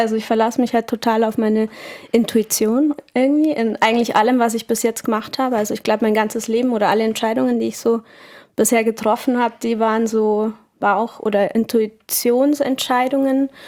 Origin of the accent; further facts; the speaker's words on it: Munich, Bavaria, Germany; als Münchnerin, als Mensch, der Kultur und Subkultur halt lebt